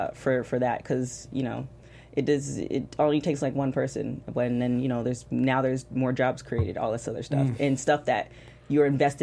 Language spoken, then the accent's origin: English; Canada; However, you know I'm a Canadian, so I'm always bringing up my Canadians.